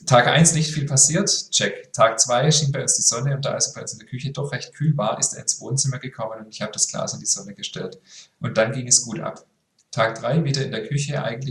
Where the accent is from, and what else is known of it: Berlin, Germany; now in Düsseldorf, Germany